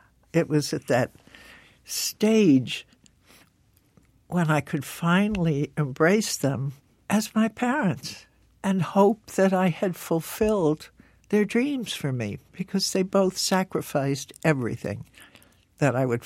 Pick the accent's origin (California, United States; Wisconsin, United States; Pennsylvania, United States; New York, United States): Pennsylvania, United States; Philadelphia; born there; I don't know where I was born in Philadelphia.